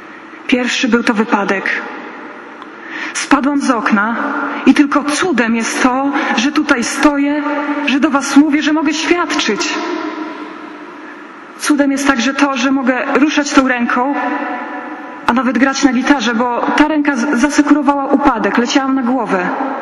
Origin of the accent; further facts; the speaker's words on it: Białystok, Podlaskie Voivodeship, Poland; mam 23 lata i przyjechałam z Białegostoku.